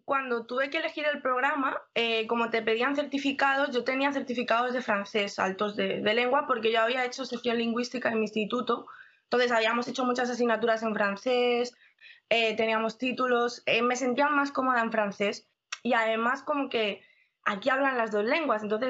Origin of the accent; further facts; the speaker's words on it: León, Castile and León, Spain; now in Quebec, Canada; tengo un pueblo por ahí en el norte, por León, y mi corazón siempre está ahí. Es lo primero que pienso cuando pienso en España, pienso en mi pueblo.